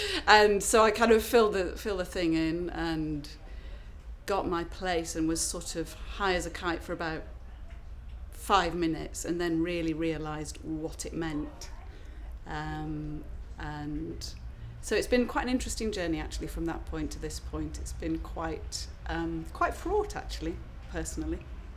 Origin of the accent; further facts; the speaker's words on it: Hull, Yorkshire and the Humber, United Kingdom; My age is 44 and I am from Hull. I live in Hull.